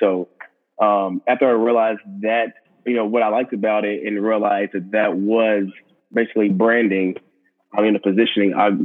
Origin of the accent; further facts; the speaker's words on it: Nashville, Tennessee, United States; now in Atlanta, United States; Oh, yeah. So originally I'm from the Nashville area. So, you know, the home of country music. So I definitely miss it.